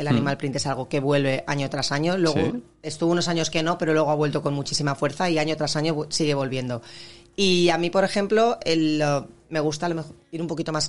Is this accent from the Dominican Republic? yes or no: no; Algemesí, Valencian Community, Spain; Yo soy de Algemesí era zona cero.